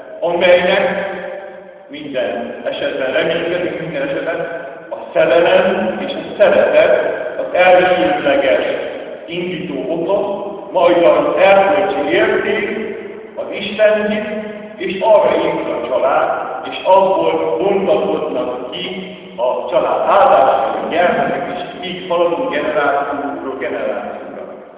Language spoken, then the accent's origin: Hungarian; Transylvania, Romania; először Erdélyi száz, utána a román és utána keresztjén, tehát mindig nekünk oda kell tenni azt, hogy magyarok vagyunk.